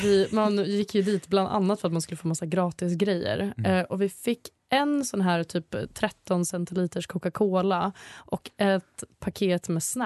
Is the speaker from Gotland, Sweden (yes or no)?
yes; Gotland, Sweden; Jag är alltså från Gotland, det måste jag poängtera.